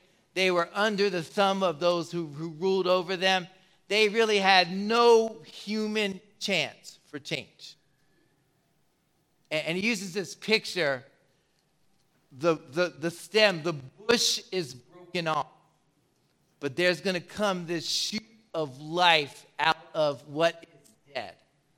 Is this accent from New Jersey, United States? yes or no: yes; Willingboro, New Jersey, United States; If I went to another country in the world and I said I'm from Willingboro, New Jersey, they would have no idea where I said.